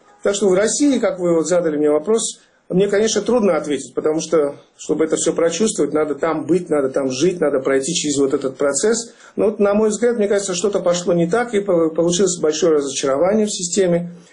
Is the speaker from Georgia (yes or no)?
yes; Georgia; И, естественно, что мы, грузины, все, кто собрались там